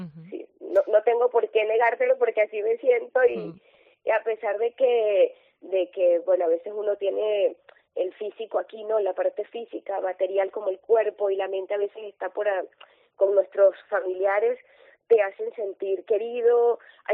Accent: Venezuela; moved away; also born or lived in Peru; cuando salimos de Venezuela, pues fue por circunstancias bastante penosas, tristes. Bueno, estamos fuera de Venezuela, ya vamos a tener 9 años, pero llegamos a Perú primero.

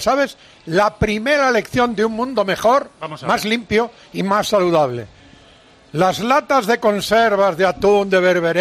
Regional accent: Padrón, Galicia, Spain; ha pedido mi hermano Fernando lampreas a mi pueblo, a Padrón, a Arbón.

